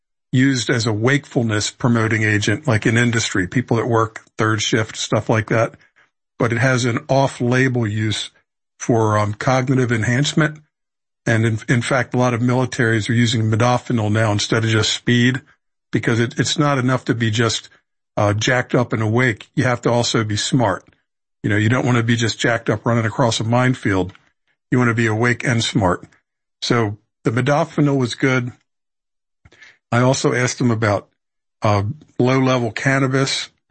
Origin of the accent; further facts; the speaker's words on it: Baltimore, Maryland, United States; And growing up in Baltimore in the, you know, 60s and 70s, when I was a little boy and then a teenager